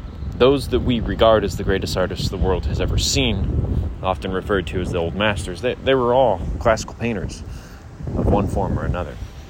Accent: Philadelphia, Pennsylvania, United States; I grew up in Philadelphia, which is just a beautiful, fantastic city. Some of my most vivid memories are walking around Center City, the old cobblestone streets

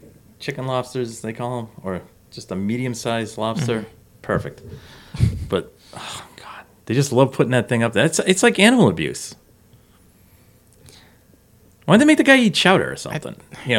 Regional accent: New England, United States; We're from New England.

